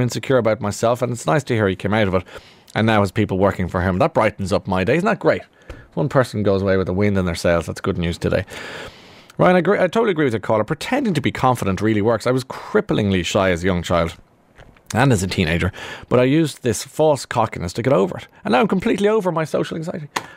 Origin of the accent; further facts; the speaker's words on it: Ireland; now in Glasgow, United Kingdom; I am Irish, living in Glasgow for the past 19 years.